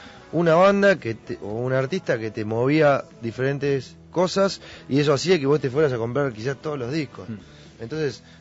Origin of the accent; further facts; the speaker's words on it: Uruguay; saben perfectamente que somos una banda uruguaya